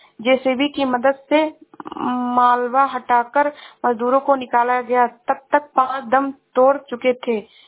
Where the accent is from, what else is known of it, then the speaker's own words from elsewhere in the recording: Shravasti, Uttar Pradesh, India; मैं जिला श्रावस्ती से हूँ